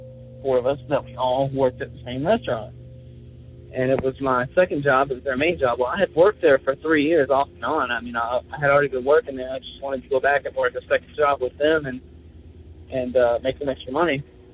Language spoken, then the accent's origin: English; Alabama, United States; I'm from Alabama